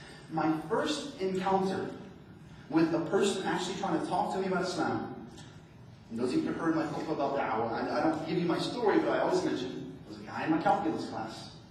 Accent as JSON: {"language": "English", "town": "New Orleans", "region": "Louisiana", "country": "United States", "said": "I'm from New Orleans, we like grits, but I never heard of fried grits."}